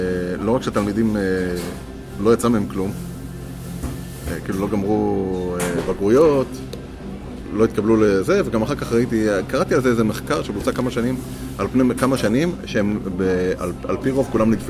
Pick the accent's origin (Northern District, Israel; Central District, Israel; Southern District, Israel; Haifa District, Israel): Central District, Israel; Rishon LeZion; לא, אני מראשון.